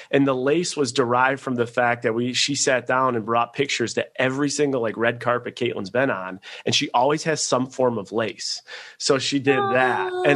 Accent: Buffalo, New York, United States; Well, I grew up in Buffalo, right? So I could throw a football and I would be into Ontario.

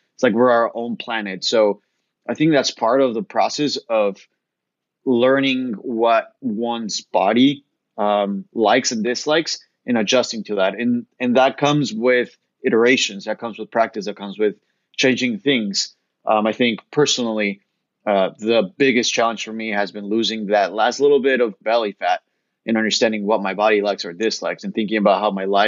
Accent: Bolivia; I'm from Bolivia, I'm Hispanic, born and raised in South America.

